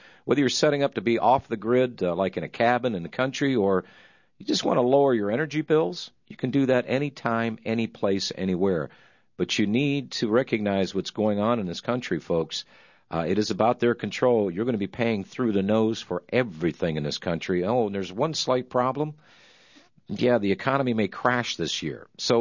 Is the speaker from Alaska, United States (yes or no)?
no; Pennsylvania, United States; Here's a guy from New Ringgold, Pennsylvania, my home state.